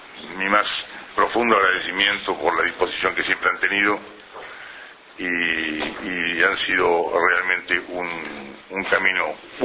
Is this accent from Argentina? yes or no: yes; Argentina; siendo embajador argentino en el Uruguay.